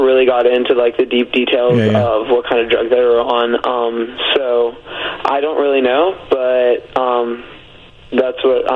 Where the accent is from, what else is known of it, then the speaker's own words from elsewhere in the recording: Bridgeport, West Virginia, United States; I'm from Bridgeport, West Virginia.